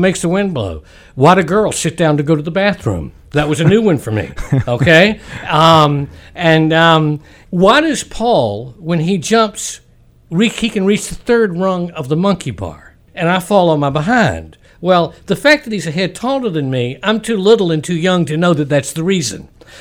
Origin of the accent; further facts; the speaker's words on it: South Carolina, United States; I was brought up in the South in the Low Country, but my family was a Jewish family.